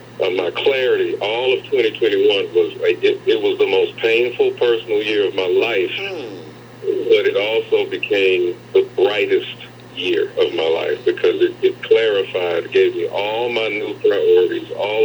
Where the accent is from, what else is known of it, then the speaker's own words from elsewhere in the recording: Tennessee, United States; And so why am I being called away from this destination city to my hometown, which is struggling to regain the pre April 4th, 1968 event that changed the trajectory of the city.